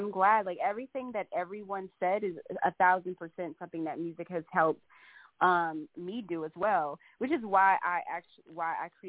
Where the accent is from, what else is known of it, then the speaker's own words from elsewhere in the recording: Louisiana, United States; I am actually, I was born in Louisiana. I'm not born in Louisiana. I'm from Louisiana. That's where I grew up for the most part.